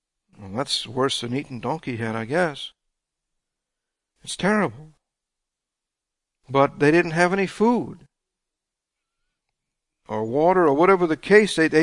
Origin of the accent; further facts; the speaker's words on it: Louisiana, United States; I guess I'm a Cajun and we like hogshead cheese